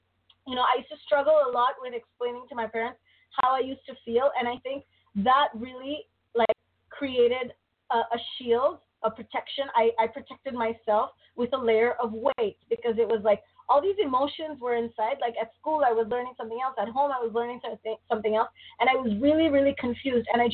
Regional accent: Barcelona, Catalonia, Spain; I am Indian by origin, but I was born and brought up in Barcelona, Spain, for those of you who don't know. And I grew up in a rather traditional Indian family.

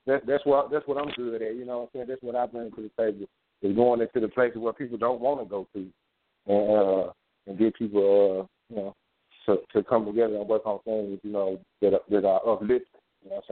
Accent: Memphis, Tennessee, United States; I'm from Memphis, Tennessee.

